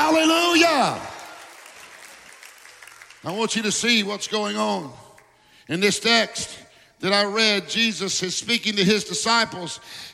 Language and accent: English; the South, United States; But y'all know I'm from the South and I barely speak English.